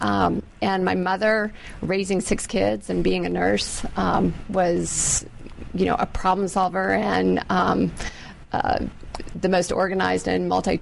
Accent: Virginia, United States; I grew up here in Fairfax County.

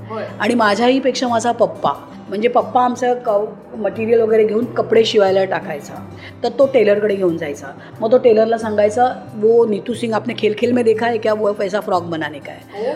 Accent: Maharashtra, India; म्हणजे मला खूप अभिमान आहे की मी मराठी आहे, मला मराठी येतं, हिंदी येतं आणि इंग्लिश येतं.

